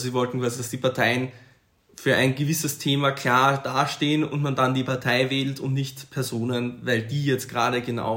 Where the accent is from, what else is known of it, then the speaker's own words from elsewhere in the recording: Austria; Also bei uns in Österreich wäre das ja ganz üblich